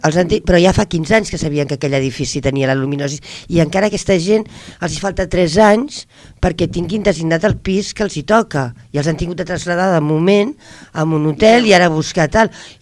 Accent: Barcelona, Catalonia, Spain; now in Falset, Spain; soc de Barcelona. Jo diré com el Jordi Pujol deia, que català és tot aquell que treballa i viu a Catalunya. Jo soc de Falset perquè treballo i visc a Falset, no? Em sento de Falset.

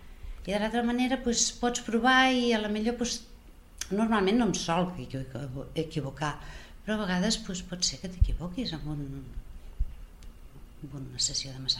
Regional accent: Barcelona, Catalonia, Spain; soc de Barcelona i conec més gent, més escoles.

